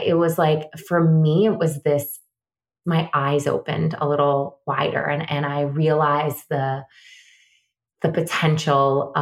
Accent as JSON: {"language": "English", "town": "Syracuse", "region": "New York", "country": "United States", "lives_now": "New York City, United States", "said": "I'm from Syracuse, New York. I moved to New York 15 years ago, I think this year almost."}